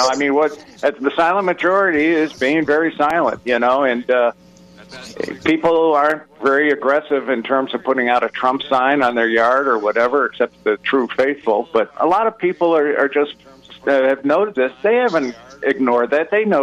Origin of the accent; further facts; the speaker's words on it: Ohio, United States; I'm originally from Ohio, so I have a lot of good contacts up there